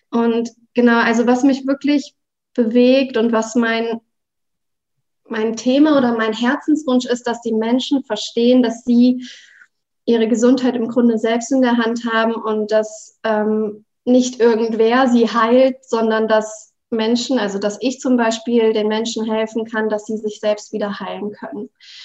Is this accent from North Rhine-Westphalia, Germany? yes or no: no; Rottweil, Baden-Württemberg, Germany; Ich komme aus der Gegend von Rottweil. Das liegt zwischen Stuttgart und dem Bodensee.